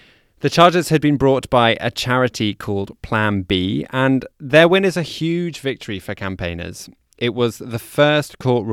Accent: Amsterdam, North Holland, Netherlands; an airport like Schiphol in my hometown of Amsterdam has six.

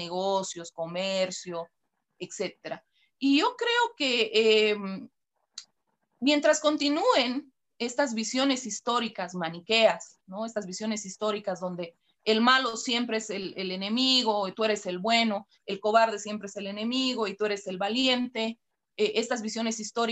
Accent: Bolivia; yo como boliviana tendría que reforzar el nacionalismo boliviano

